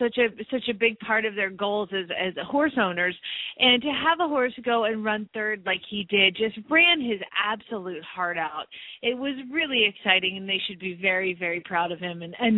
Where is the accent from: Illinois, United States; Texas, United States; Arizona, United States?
Arizona, United States; Phoenix; from Phoenix, Arizona